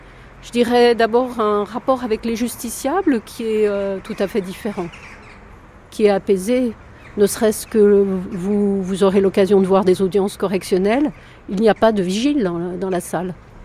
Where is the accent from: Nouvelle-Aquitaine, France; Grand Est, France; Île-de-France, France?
Île-de-France, France; Paris; comme je ne suis pas originaire du Cantal, je suis parisienne